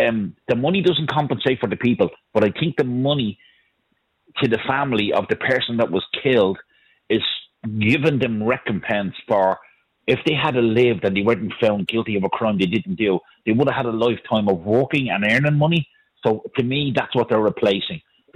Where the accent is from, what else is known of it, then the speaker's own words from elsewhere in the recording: Ireland; as an Irish man and as a grandfather as a man who was in the Irish Army